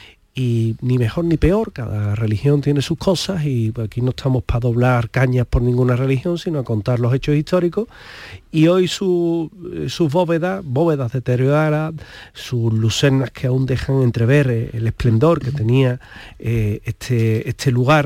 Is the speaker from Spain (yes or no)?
yes; Andalusia, Spain; A nosotros nos gusta porque somos andaluces